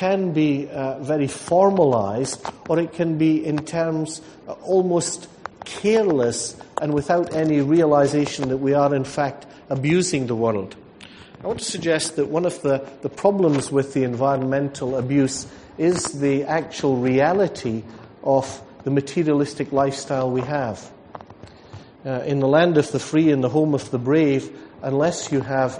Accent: Scotland, United Kingdom; particularly as a Scotsman when I have to pay for the amount of water consumed.

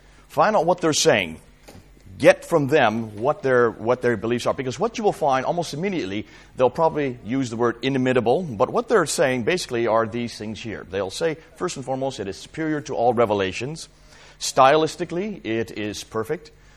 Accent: London, United Kingdom; The two of us will be doing the session today. We're both from London.

